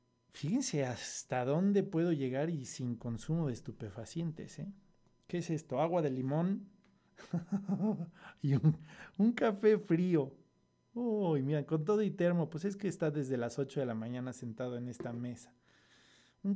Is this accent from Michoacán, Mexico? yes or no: no; Mexico City, Mexico; born there; si yo nací en México, en la Ciudad de México, el 22 de febrero de 1975, y decidí llegar a través de la familia